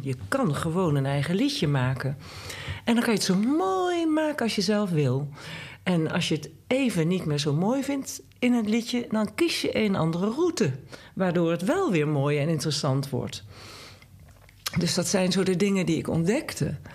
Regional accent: Eindhoven, North Brabant, Netherlands; En dat is eigenlijk ook wel wat wij hier in Brabant hebben. Ik kom dus uit Eindhoven. En dat is nog niet echt een stad die je zo vreselijk inspireert. Het is geen mooie stad.

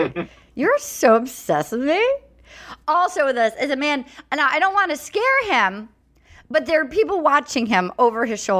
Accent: Rhode Island, United States; accent: Rhode Island; My Rhode Island accent, Ryan and I have been talking in thick Rhode Island accents for the last 2 weeks.

